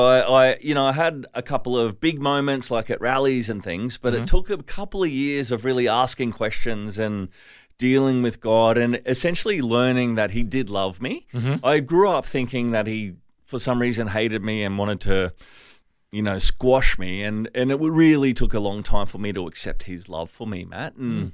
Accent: Brisbane, Queensland, Australia; also born or lived in Darwin / Melbourne; now in Gold Coast, Australia; Yes, I was born in Darwin, so I love the heat. Grew up in Brisbane and, you know, bounced around a little bit, moved to the Whitsundays for a little while and down to Melbourne, mm-hmm. but essentially now just planted on the Gold Coast.

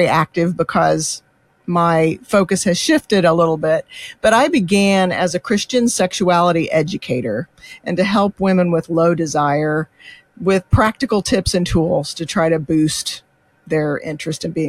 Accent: Indianapolis, Indiana, United States; I was born and raised near Indianapolis, Indiana, in the United States, which is Midwest.

